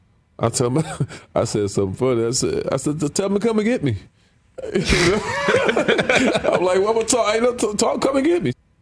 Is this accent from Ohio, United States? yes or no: yes; Cleveland, Ohio, United States; They from Cleveland. I'm from Cleveland.